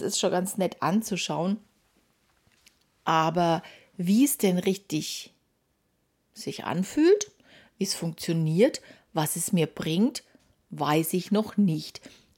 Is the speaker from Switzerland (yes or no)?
no; Nuremberg, Bavaria, Germany; ich wohne in Deutschland, in Nürnberg, liebe meine Heimatstadt.